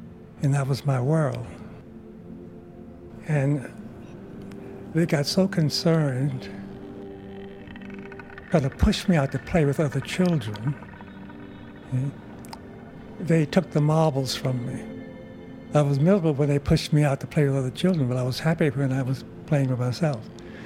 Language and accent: English; Jacksonville, Florida, United States; also born or lived in Miami; Originally, I'm from Florida. Born in Jacksonville, reared in both Jacksonville and in Miami. Primarily in the Everglades section, a part outside of Miami.